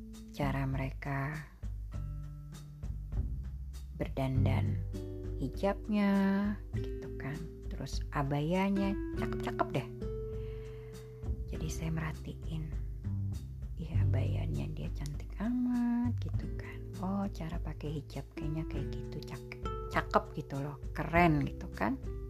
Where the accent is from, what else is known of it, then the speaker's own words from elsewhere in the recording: Indonesia; Oh, kamu dari mana? Saya dari Indonesia. Dan muslimah di Indonesia umumnya kalau sholat pakai mukena gitu kan.